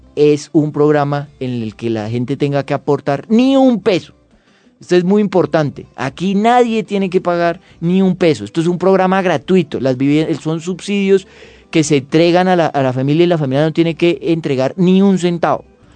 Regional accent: Medellín, Antioquia, Colombia; y yo tengo este acento, pero soy de Medellín

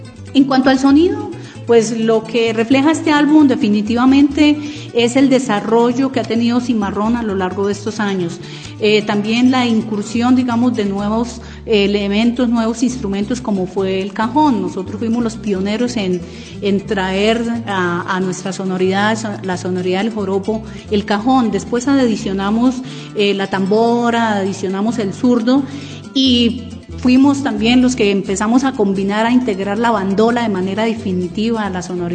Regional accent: Colombia; una sonoridad que refleje lo que somos como colombianos.

